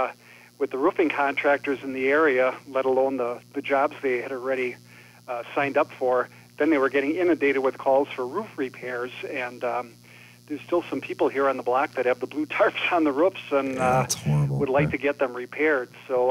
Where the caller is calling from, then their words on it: Sheboygan, Wisconsin, United States; Yeah, I'm calling from Sheboygan, and we had a horrific storm that moved through here on June 17th